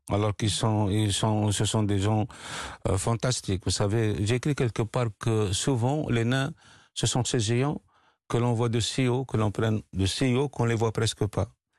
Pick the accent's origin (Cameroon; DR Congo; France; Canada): France; quand je dis que je viens de France